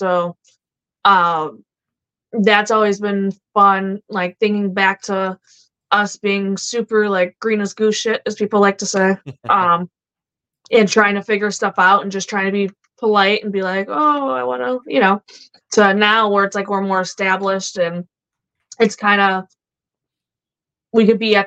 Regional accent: Chicago, Illinois, United States; accent: messed up; I could blame my Bostonian stepfather and my Macedonian grandfather. And then I'm from Chicago, so I'm all jacked up.

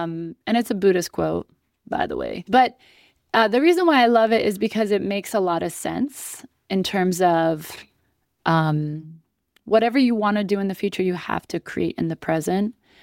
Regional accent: Midwest, United States; now in Los Angeles, United States; I mean, listen, I didn't realize how Midwest I am until I meet other people f

